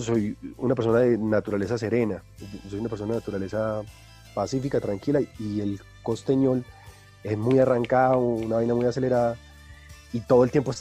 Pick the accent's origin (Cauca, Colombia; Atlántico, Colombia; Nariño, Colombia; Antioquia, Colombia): Antioquia, Colombia; Medellín; yo soy de Medellín, yo soy paisa, pero me tocaba ser de costeño. Entonces yo cogí el acento súper rápido